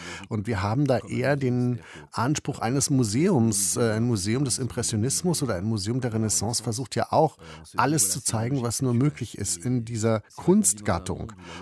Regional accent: France; ich als Franzose bin stolz darauf

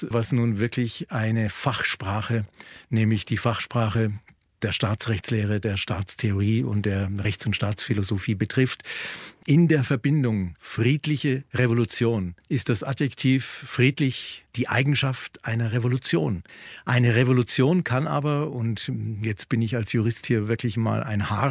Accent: West Germany, Germany; möchte jetzt aber als Wessi nicht zwischen denjenigen Gruppierungen der DDR, die für das Wort sind, und denjenigen, die dagegen sind, mich entscheiden.

